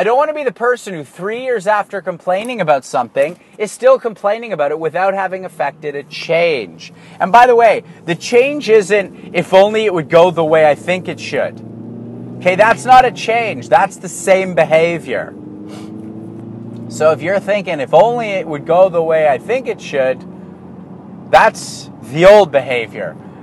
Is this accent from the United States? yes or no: no; Canada; So as this is happening, this frame of reference stuff, I'm growing up not quite as a Canadian because everything I'm being taught by my folks is coming from a different frame of reference